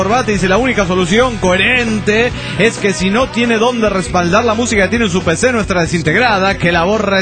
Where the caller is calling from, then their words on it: Mexico City, Mexico; del DF mexicano.